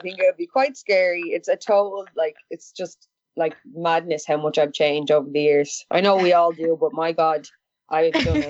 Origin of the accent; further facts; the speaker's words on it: Dublin, Leinster, Ireland; I am 27 years of age. I'm from Dublin in Ireland